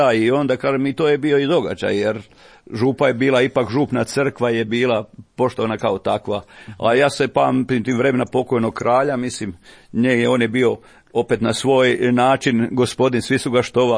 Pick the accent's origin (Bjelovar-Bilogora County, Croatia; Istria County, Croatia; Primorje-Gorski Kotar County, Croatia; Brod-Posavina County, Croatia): Brod-Posavina County, Croatia; Batrina; born there; Rođen sam u Novoj Kapeli, u Batini sam u stvari rođen, prva kuća je u Batini, jako je 300 metara od Novokapelaške crkve.